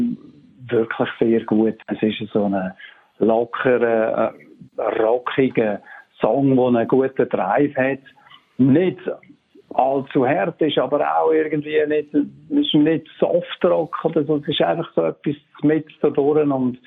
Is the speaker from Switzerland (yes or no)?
yes; Switzerland; wir sind hier in der Schweiz zusammen aufgewachsen.